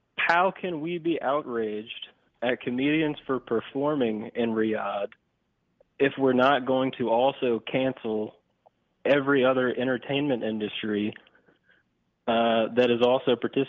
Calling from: Louisiana, United States; from Louisiana.

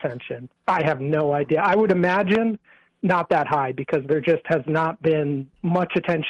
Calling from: New Hampshire, United States; from New Hampshire.

